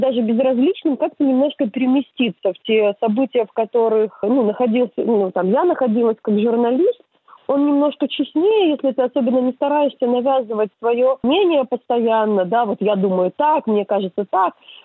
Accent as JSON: {"language": "Russian", "region": "Kyiv", "country": "Ukraine", "said": "здравствуйте, я из Киева"}